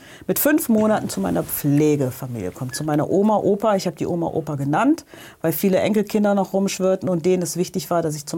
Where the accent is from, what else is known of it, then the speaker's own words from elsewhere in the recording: Cologne, North Rhine-Westphalia, Germany; born there; Mein Papa kam aus Kenia, aus Kisi, also aus dem südlichen Teil Kenias. Ich bin in Köln geboren, wie ich finde, in der schönsten Stadt des Universums